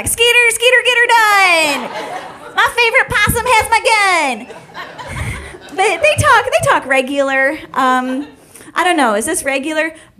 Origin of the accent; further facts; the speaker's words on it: United States; now in Georgia, United States; growing up near Canada, we didn't have grits. We didn't have sweet tea. We didn't have pimento cheese. We didn't have hush puppies. Northerners, we are not rude